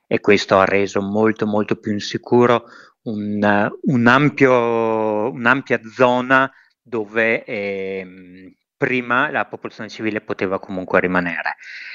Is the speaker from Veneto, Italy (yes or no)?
yes; Verona, Veneto, Italy; Allora, da veronese dovrei dire il lesso con la pera